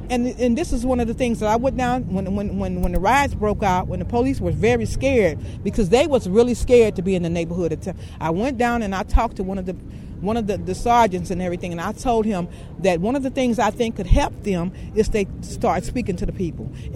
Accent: the South, United States; I'm from the South. My mother taught me well.

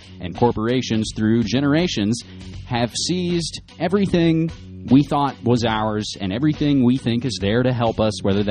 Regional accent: West Virginia, United States; bad news for my home state of West Virginia.

